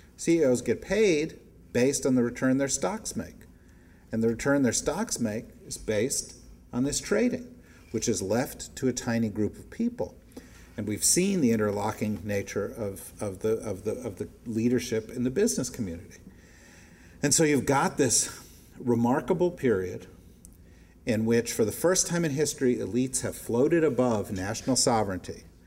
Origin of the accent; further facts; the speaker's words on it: New Jersey, United States; I was a Jewish boy growing up in New Jersey.